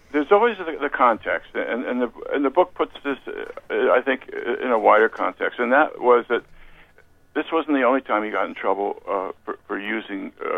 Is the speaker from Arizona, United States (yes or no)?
no; Point Reyes Station, California, United States; It's the largest gathering of people who had something to do with Wallace Stegner in my hometown of Point Reyes Station.